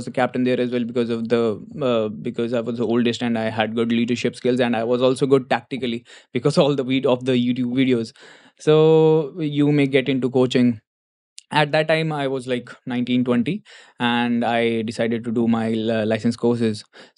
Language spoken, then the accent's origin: English; Shimla, Himachal Pradesh, India; So originally I'm from Shimla, and growing up, I was not a football fan.